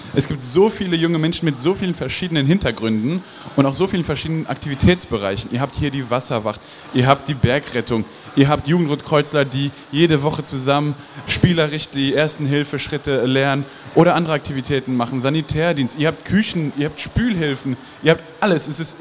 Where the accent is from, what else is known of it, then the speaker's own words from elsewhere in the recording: Luxembourg; Ich bin aus Luxemburg geboren und dort aufgewachsen und dann habe ich mich 7 Jahre lang ein bisschen durch die Welt gereist.